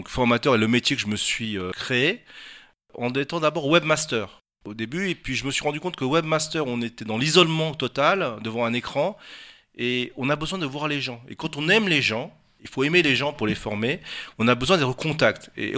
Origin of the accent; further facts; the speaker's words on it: Paris, Île-de-France, France; born there; Mes racines sont aujourd'hui françaises, je suis né à Paris, dans le 15e arrondissement. Je suis très français